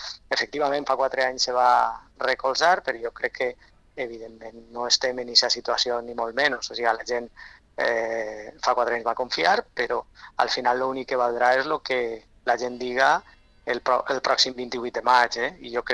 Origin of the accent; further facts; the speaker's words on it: Borriana, Valencian Community, Spain; jo me presenté en Borriana perquè sóc de Borriana, sóc nascut en Borriana, visc en Borriana i sóc un enamorat del meu poble